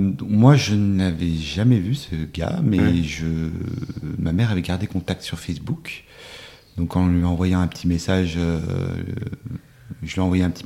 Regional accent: France; now in Abroad

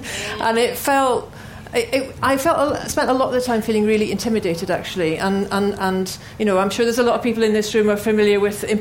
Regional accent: Glasgow, Scotland, United Kingdom; My parents, I grew up in Glasgow in the 70s, and my mum and dad were very active.

